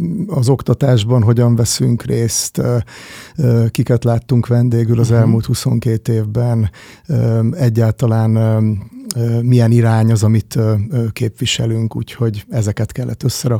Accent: Kópháza, Győr-Moson-Sopron, Hungary; also born or lived in Miskolc; Miskolcon születtem egyébként, de másfél évesen kerültem vissza Kópházára Sopron mellett egy kis faluba.

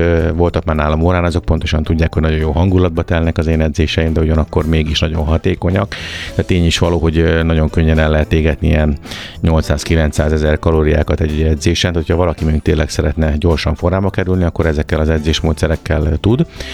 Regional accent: Délegyháza, Pest, Hungary; now in Budapest, Hungary; vidékről, mely Délegyházáról származom, onnan kezdtem az egészet, és felkerültem ugye Pestre

